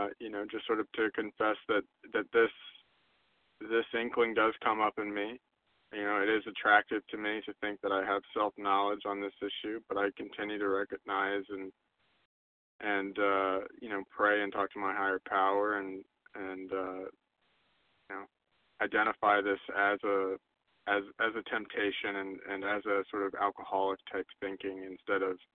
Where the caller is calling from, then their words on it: Maryland, United States; All right … from Maryland.